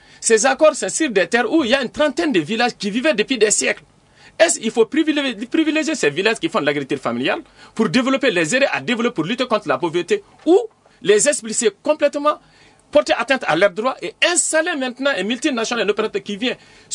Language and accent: French; Sikasso, Mali; mais la pomme de terre au début au Mali, moi je viens de Ségasso, j'ai toujours cultivé de la pomme de terre.